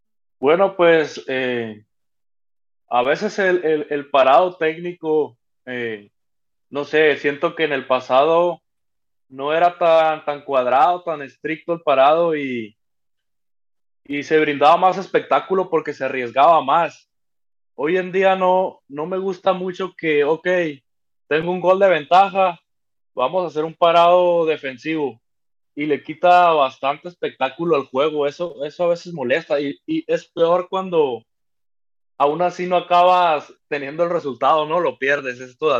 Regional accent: Mexico

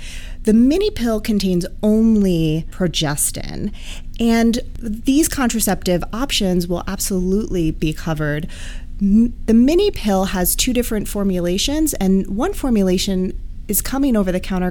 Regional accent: New York, United States; I was born and raised in New York. I went to college, medical school, and obtained my master's in public health here in New York.

